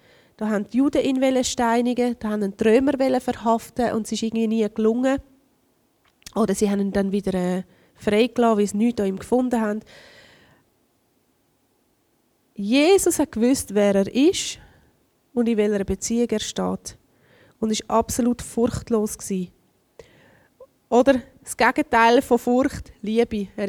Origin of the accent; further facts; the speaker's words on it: Switzerland; Und wir sind sehr freiheitsliebend als Schweizer